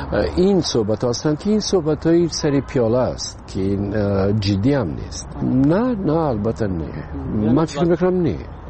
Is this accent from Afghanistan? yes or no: no; Tajikistan; پیش از همه تاجیکستان وطن است. برای این خانه من است و مادرم اینجاست، فرزندم اینجاست.